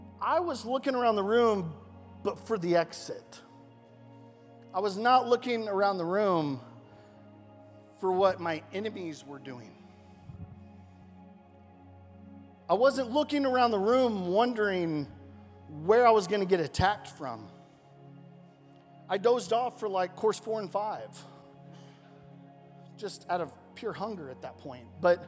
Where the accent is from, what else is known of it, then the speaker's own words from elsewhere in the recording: Oklahoma, United States; We're from Oklahoma.